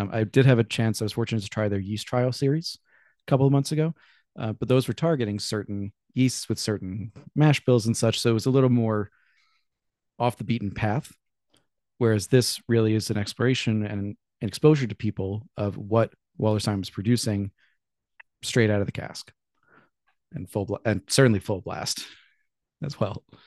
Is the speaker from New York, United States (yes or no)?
yes; New York, United States; I like promoting New York whiskey because I'm a New Yorker